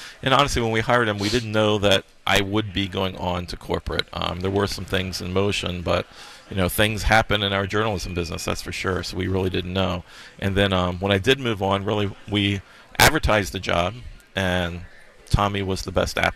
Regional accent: Maryland, United States; now in Nashville, United States; I'm from Maryland. I grew up in Maryland.

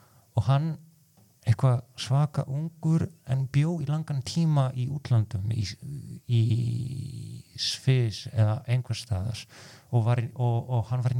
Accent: Poznan, Greater Poland, Poland; Icelandic is a second language; also born or lived in Rome; Hann heitir Poznan og í vestur hluta Pólands svona mitt mitt í Berlínar og Varsjá og ég á tvo bræður og þeir búa þar og líka amma mín

